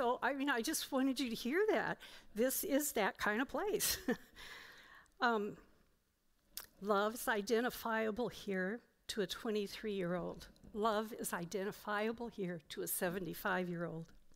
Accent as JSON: {"language": "English", "town": "Chicago", "region": "Illinois", "country": "United States", "said": "Another role that I have is that I'm a Chicagoan. I lived here for 50 years, and this city is amazing."}